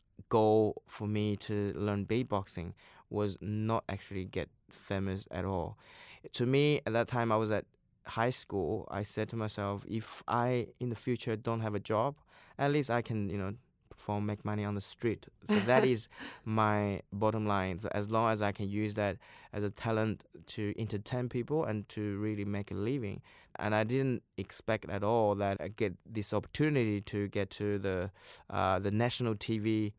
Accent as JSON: {"language": "English", "country": "China", "second_language": "English", "lives_now": "Australia", "said": "And the other one, probably the Chinese instrument, since I'm from China."}